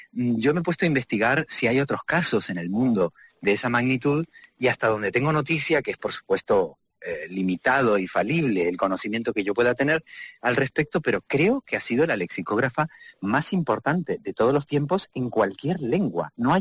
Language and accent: Spanish; Buenos Aires, Argentina; se va precisamente a Buenos Aires, que es mi ciudad natal